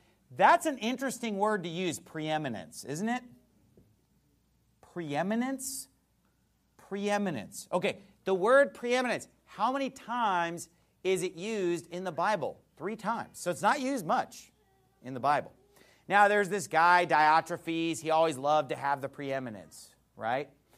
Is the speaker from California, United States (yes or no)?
yes; California, United States; I'm from California. Or they had a similar background to me. Oh, you grew up in Christian school? I grew up in Christian school, too.